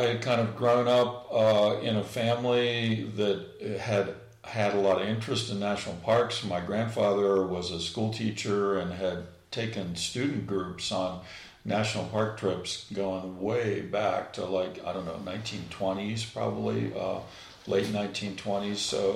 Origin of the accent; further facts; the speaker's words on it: Pennsylvania, United States; I grew up in Western Pennsylvania.